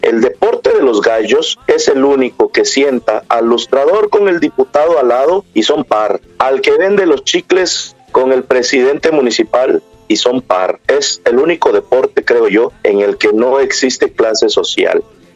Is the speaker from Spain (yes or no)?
no; Mexico; hay palabra como cualquier mexicano, ¿no?